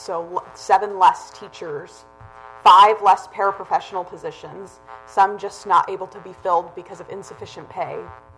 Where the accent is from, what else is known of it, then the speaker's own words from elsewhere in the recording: Wrangell, Alaska, United States; I was born and raised here in Wrangell